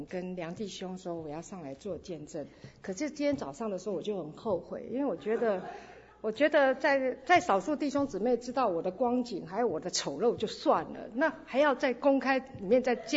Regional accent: Taiwan; 我是从台湾来的

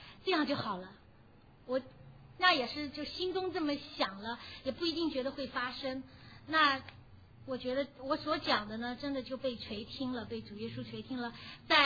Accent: China; “你哪里来的？”我说中国。在哪里读书？ Wisconsin。

